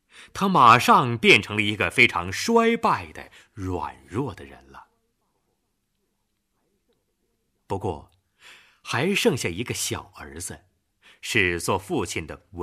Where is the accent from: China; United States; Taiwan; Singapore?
China; Beijing; 而身为北京人的我，此时此刻却真感到无话可说了。